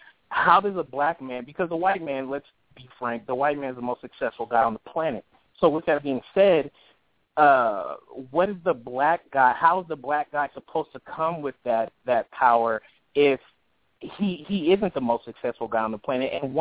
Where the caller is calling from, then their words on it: California, United States; I'm calling from Bay Area, California.